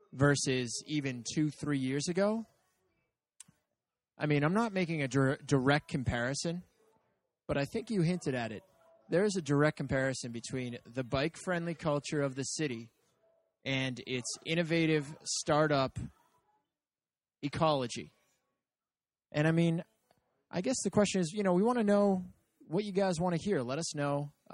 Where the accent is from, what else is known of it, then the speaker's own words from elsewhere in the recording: Boston, Massachusetts, United States; I feel like the city of Boston, you know, it's my hometown. It's, you know, born and raised, did my undergrad here, doing my grad not too far away.